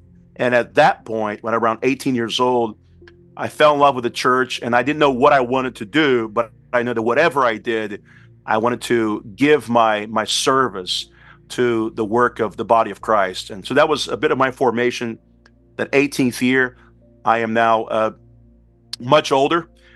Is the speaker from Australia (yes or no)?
no; Brazil; I grew up in Brazil. I am the son of a Baptist minister